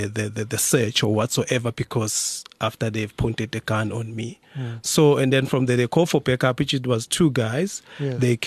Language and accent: English; South Africa; Yes, yeah. I am a South African.